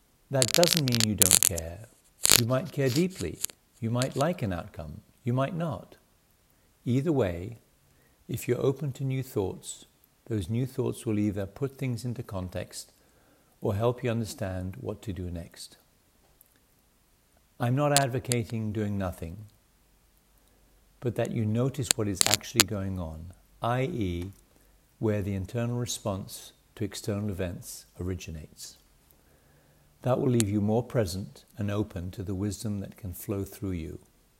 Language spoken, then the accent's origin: English; United Kingdom; now in United States; As a Brit who is also a US citizen, I've had an interesting few months.